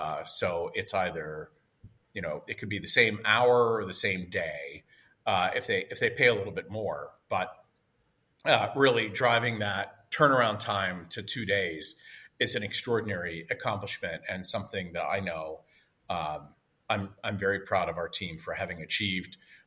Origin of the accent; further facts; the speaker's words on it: Pittsburgh, Pennsylvania, United States; I grew up in Pittsburgh. My parents had a small business.